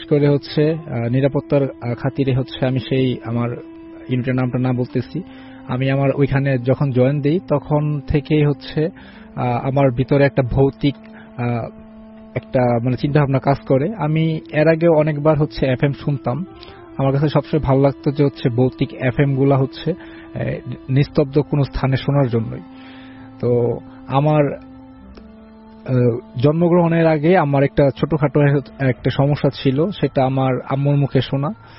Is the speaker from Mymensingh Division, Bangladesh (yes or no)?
yes; Sherpur, Mymensingh Division, Bangladesh; আমি শেরপুর জেলা থেকে এসেছি।